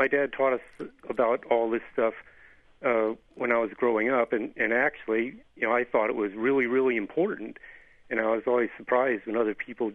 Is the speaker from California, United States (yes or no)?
yes; California, United States; now in South Carolina, United States; Yeah, I've been here 6 years. I grew up in California.